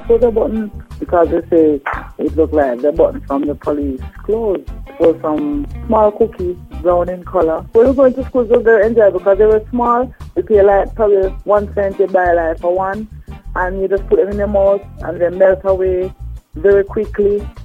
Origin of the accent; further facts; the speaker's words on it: Silent Hill, Clarendon, Jamaica; I'm from Silent Hill, Clarendon.